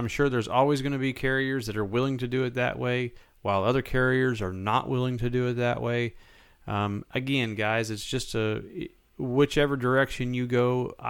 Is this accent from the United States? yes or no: yes; West Coast, United States; I grew up on the West Coast, and I do enjoy it out there.